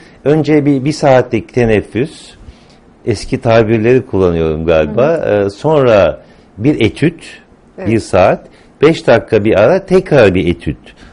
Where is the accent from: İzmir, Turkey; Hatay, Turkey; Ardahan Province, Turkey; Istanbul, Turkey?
Istanbul, Turkey; Kalamış; Ben Kalamış'ta doğdum ve halen de oradayım.